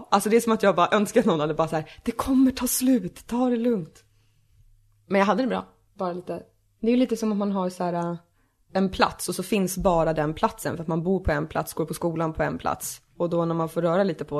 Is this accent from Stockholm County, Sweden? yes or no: yes; Sorunda, Stockholm County, Sweden; Så när jag bara, ja men utanför Nynäs. Så hon bara, ja men jag kommer också utanför Nynäs. Så jag bara, ja men Sorunda heter det.